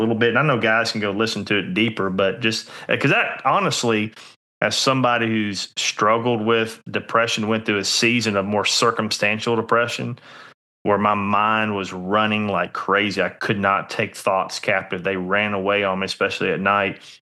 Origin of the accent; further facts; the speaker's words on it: Georgia, United States; I'm from South Georgia, so we used to do a thing called mud bogging